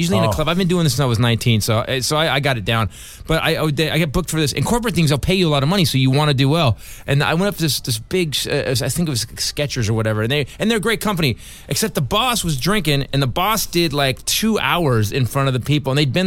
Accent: San Jose, California, United States; also born or lived in Fremont / Newark; That's my hometown. I grew up there, Fremont, Newark, California, so I love San Jose.

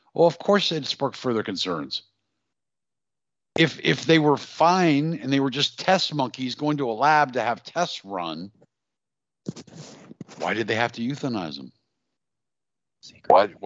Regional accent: Pennsylvania, United States; This happened in my home state of Pennsylvania.

